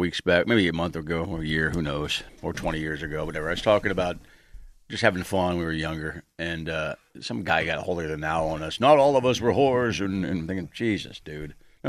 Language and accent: English; Omaha, Nebraska, United States; It says, when I say I'm from Nebraska, I mean this. And it's just a huge picture of Omaha, the city.